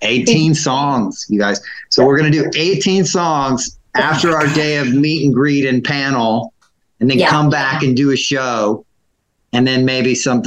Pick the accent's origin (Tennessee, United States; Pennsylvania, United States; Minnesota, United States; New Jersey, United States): Tennessee, United States; Nashville; Like, I'm coming from the South. Like, I'm from Nashville. I'm a Southern boy that came there, right?